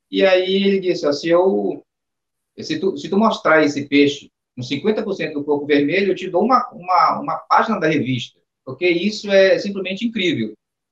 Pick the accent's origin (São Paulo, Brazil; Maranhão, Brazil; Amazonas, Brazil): Amazonas, Brazil; Manaquiri; now in Manaus, Brazil; Eu vim do interior, lá de Manaquiri, para Manaus